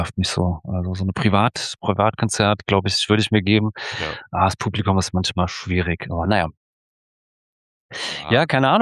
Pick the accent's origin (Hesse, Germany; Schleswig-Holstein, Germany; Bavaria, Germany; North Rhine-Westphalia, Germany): Hesse, Germany; ich komme ja eigentlich aus dem Dorf, ja, aus dem Rheingau, das ist so eine kleine dörfliche Weinbaugegend, so 20, 30 Kilometer vor Wiesbaden